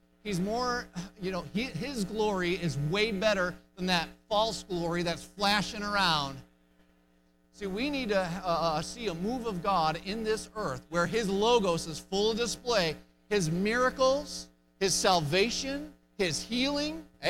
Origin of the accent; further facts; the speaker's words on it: United States; because I'm American, and I eat pizza and cheeseburgers and bacon.